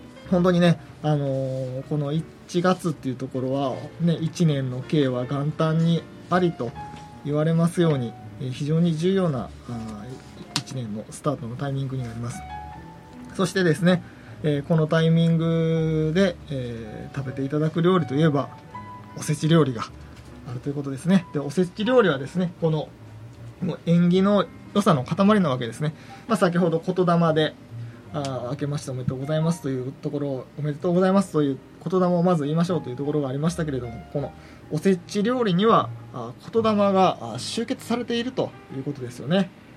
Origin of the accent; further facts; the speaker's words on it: Osaka, Japan; 我々大阪人なんですよ、そうメンバー4人はですね。